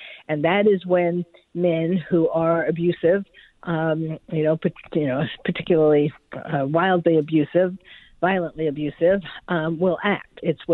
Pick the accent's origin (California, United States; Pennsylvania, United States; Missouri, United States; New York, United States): New York, United States; I'm from New York, but yes, I was then.